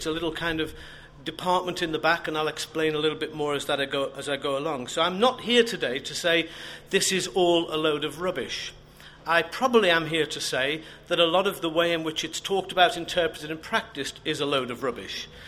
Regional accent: Liverpool, North West England, United Kingdom; I grew up in Liverpool, which you might be able to tell occasionally from the way I speak. And I grew up in a Brethren assembly

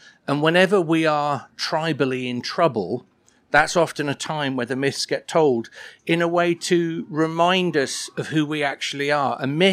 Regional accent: Torquay, South West England, United Kingdom; I grew up in Torquay in Devon, and I went to Upton Vale Baptist Church

